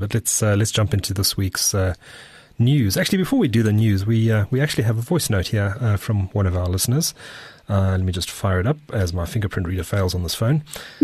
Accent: Durban, KwaZulu-Natal, South Africa; Okay. I grew up there, and it's

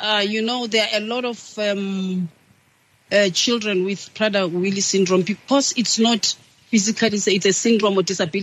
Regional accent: Meadowlands, Gauteng, South Africa; also born or lived in Venda; A girl who grew in Meadowlands and in Venda.

